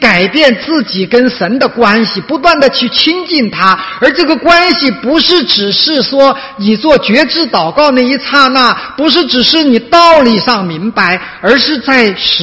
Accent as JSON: {"language": "Chinese", "country": "China", "tie": "born there", "said": "他呢也像我们很多出生在大陆的人一样"}